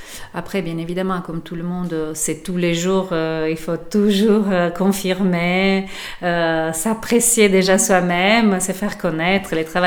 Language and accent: French; Italy; French is a second language; Parce que je suis italienne, oui, mon accent, c'est pas pour rien.